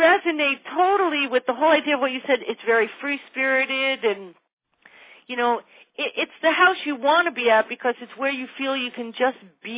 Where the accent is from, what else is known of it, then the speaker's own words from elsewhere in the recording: Connecticut, United States; God knows, I grew up in Fairfield County, a very wealthy area